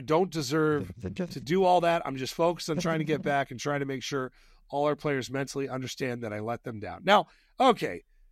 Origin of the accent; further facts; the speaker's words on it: Fayetteville, Arkansas, United States; I am from Fayetteville.